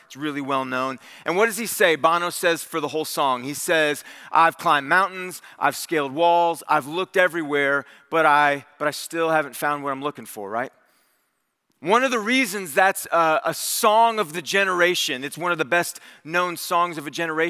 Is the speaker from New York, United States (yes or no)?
no; Cleveland, Ohio, United States; Yeah, I can remember as a kid, I grew up in the 80s. I grew up in Cleveland, Ohio.